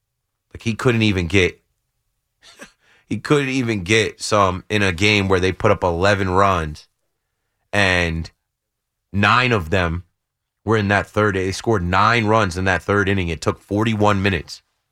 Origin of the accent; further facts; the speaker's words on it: New Jersey, United States; I'm from Jersey.